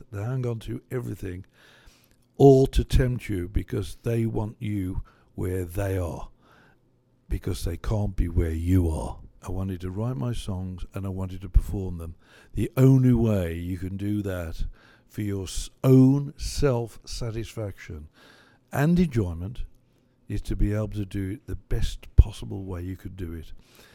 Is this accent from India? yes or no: no; England, United Kingdom; now in United States; Well, we come from England. England, we're on 240 volts.